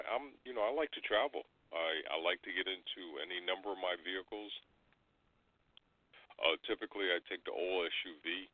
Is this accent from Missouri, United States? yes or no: no; New York, United States; I grew up on Long Island, and when I was growing up on Long Island, it was all ducks and strawberry farms out there, pumpkin patches and that sort of thing.